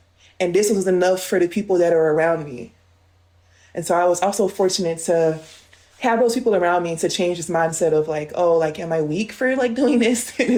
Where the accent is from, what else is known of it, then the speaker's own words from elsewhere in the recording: United States; now in Stuttgart, Germany; Yeah, so as you said … I'm from the United States.